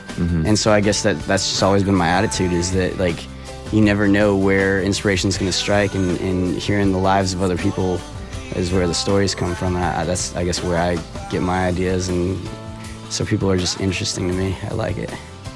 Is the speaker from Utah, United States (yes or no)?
no; San Jose, California, United States; I grew up in San Jose, which is, you know, Silicon Valley